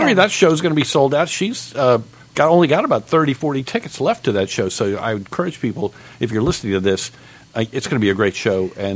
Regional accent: Florida, United States; you know, I'm from Florida. You can't swim till May

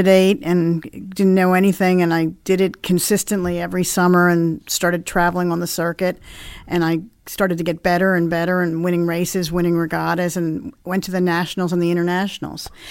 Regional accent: Villanova, Pennsylvania, United States; also born or lived in Bryn Mawr; I grew up in Villanova. I was born in Bryn Mawr.

